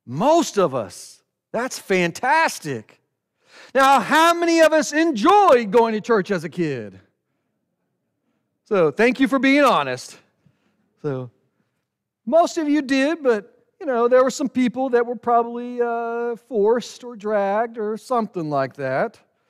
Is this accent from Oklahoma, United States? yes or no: yes; Oklahoma, United States; And while I was born and raised in Oklahoma, I consider myself an Arkansan.